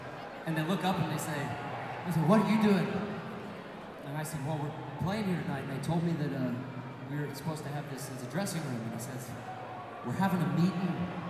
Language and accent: English; Colorado, United States; Hi, I'm from Colorado. Nice to meet you.